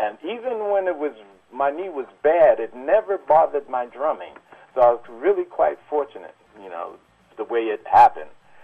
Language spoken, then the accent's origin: English; New York, United States; also born or lived in New Jersey; I grew up in New York and New Jersey, and so a lot of those things are just like breathing.